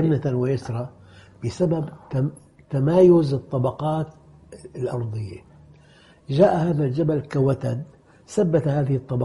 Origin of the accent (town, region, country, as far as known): Syria